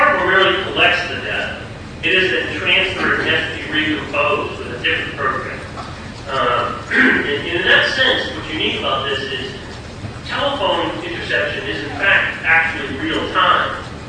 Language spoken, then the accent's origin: English; New Bedford, Massachusetts, United States; Well, I'm from New Bedford, so I hate abortion.